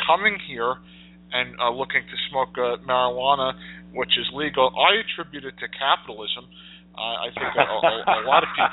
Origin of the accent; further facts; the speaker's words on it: New Jersey, United States; And obviously, I'm from New Jersey, Central Jersey.